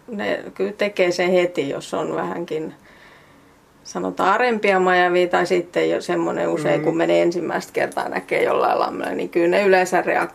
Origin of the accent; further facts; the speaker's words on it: Ostrobothnia, Finland; Itsekin olen Pohjanmaalta kotoisin, niin eipä siellä peltojen keskellä hirveästi vesistöjä